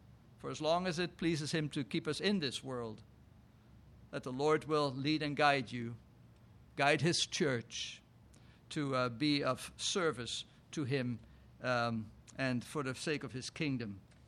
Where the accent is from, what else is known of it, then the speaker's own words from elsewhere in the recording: Netherlands; now in United States; I, as an immigrant, I came from the Netherlands in 1982